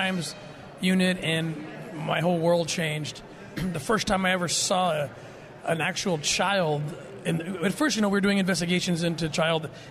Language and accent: English; Los Angeles, California, United States; I grew up in L.A.